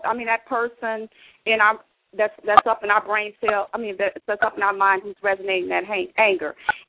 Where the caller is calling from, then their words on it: Chicago, Illinois, United States; Chicago. Hey, Michael